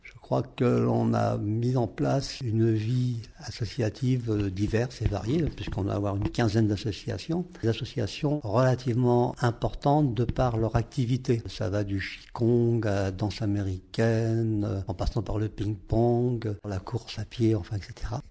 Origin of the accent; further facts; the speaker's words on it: Poigny-la-Forêt, Île-de-France, France; born there; Je suis né à Poigny-la-Forêt, et donc j'ai immigré à Rézeux, et j'ai fait 5 km pour venir habiter Rézeux